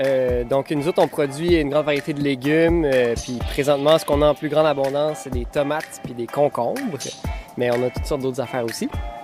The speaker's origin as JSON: {"language": "French", "town": "Gracefield", "region": "Quebec", "country": "Canada", "said": "Nous autres, on est de Gracefield, donc toutes les gens qui sont de Gracefield ou des alentours"}